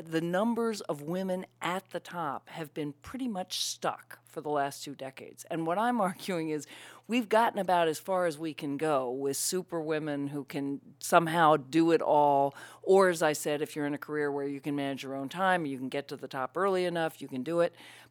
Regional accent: Virginia, United States; I grew up in Virginia, so I feel very comfortable in the South.

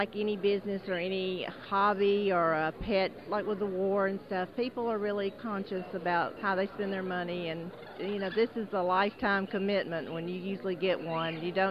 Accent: Pinson, Alabama, United States; I'm from Pinson, Alabama.

